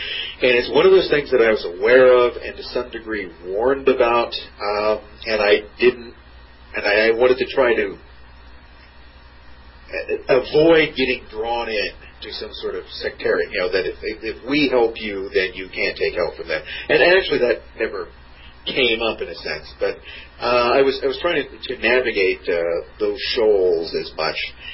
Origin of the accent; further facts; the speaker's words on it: England, United Kingdom; the point is that basically I'm an Englishman, and therefore I will be loyal to England.